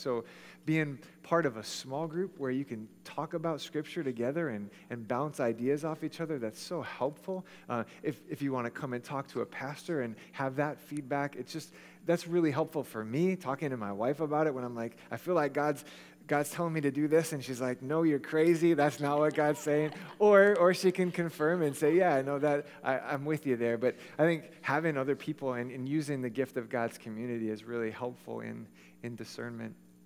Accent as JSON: {"language": "English", "region": "Hawaii", "country": "United States", "tie": "born or raised there", "said": "but I grew up in Hawaii, which everyone's like, yay, Hawaii, it's so awesome"}